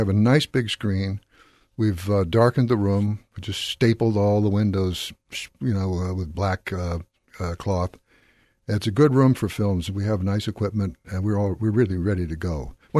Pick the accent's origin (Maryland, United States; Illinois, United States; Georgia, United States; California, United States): California, United States; Mill Valley; born there; I was born in Mill Valley.